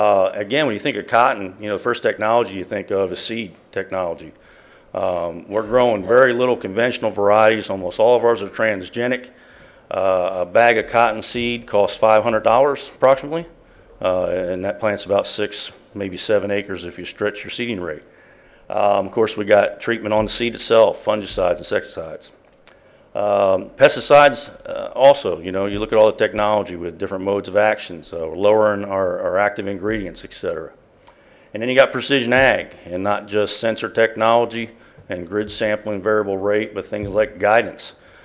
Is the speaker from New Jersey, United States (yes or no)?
yes; New Jersey, United States; also born or lived in Georgia, United States; I was raised in the South, South Jersey, and trained at Penn State and Michigan State, so I got my share of corn and beans.